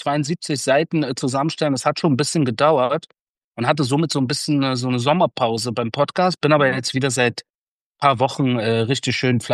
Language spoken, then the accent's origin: German; Iran; now in Germany; Iran schon. Und deshalb ist mir die Erzählung auf Deutsch halt wichtiger, weil ich im Endeffekt auch meine alte Heimat irgendwo anspreche.